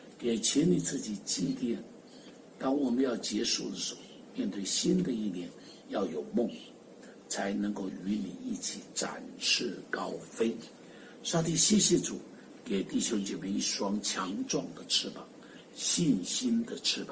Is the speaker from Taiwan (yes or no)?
no; China; 我们中国人最大的问题是不会做梦，不懂得什么叫做梦